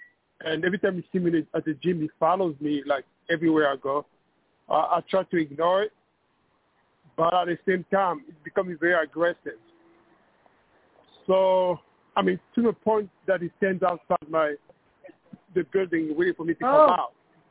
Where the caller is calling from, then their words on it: New York, United States; I'm calling from New York.